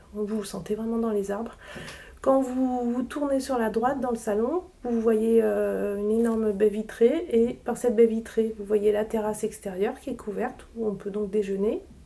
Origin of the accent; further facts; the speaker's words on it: Brittany, France; Je suis arrivée ici en août dernier, effectivement. Je suis bretonne, mais j'étais dans la région de Rennes au préalable, depuis très longtemps.